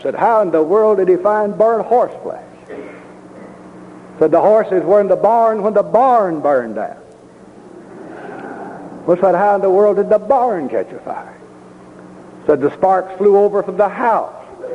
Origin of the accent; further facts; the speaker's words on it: Alabama, United States; He mentioned the fact that I'm from Alabama.